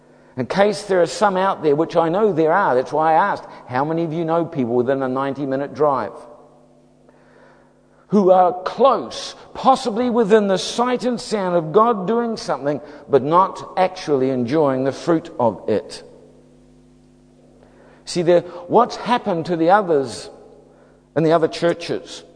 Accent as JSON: {"language": "English", "country": "New Zealand", "said": "So let me be uncharacteristically upfront with you as a Kiwi."}